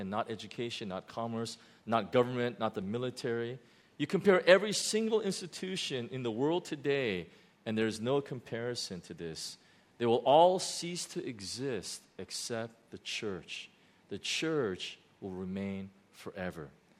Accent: Huntington Beach, California, United States; My next-door neighbor, growing up in Huntington Beach, my next-door neighbor, it was a friend of mine.

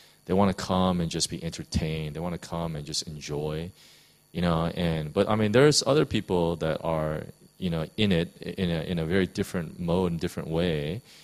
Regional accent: United States; I have a tremendous amount of respect for our military, you know, as an American

